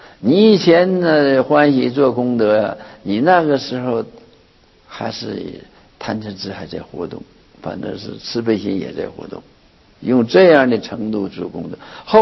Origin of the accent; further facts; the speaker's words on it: Northeast China, China; 这个我是东北人哈，就是这个也是下大雪的地方。这个冬天呢，夏天呢，种田呢，我家里是种田的哈。